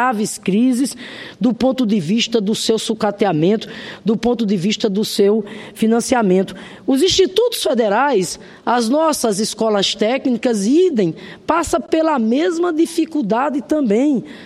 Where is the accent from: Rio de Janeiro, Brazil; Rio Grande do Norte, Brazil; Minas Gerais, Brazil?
Rio Grande do Norte, Brazil; lá do meu estado, Rio Grande do Norte